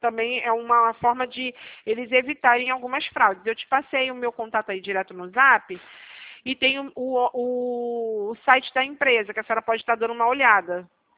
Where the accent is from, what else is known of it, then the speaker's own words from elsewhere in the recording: Rio de Janeiro, Brazil; somos do Rio.